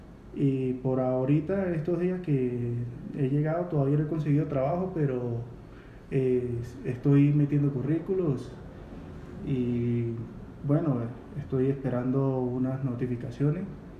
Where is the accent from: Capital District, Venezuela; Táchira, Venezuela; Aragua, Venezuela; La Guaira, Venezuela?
Táchira, Venezuela; San Cristóbal; moved away as an adult; yo llegué hace 2 meses, yo vengo de la ciudad de San Cristóbal. Me vine porque la situación económica y de calidad de vida en Venezuela ya no es la misma de, vamos a llamarlo, de hace 10 años